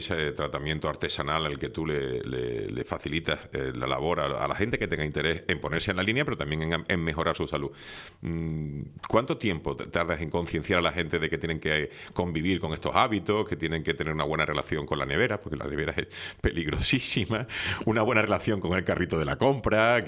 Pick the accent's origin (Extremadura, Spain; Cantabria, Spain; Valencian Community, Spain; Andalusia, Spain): Andalusia, Spain; accent: Canarian-Andalusian; now in Canary Islands, Spain; Es que aquí en Canarias y los andaluces, yo tengo un acento canario-andaluz que es muy complicado, lo de las S.